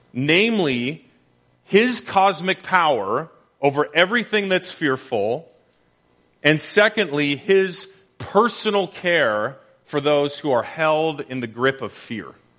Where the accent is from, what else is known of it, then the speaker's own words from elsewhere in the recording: Powell River, British Columbia, Canada; as that ferry made the 14-mile journey from my hometown of Powell River over to where I went to high school in Comox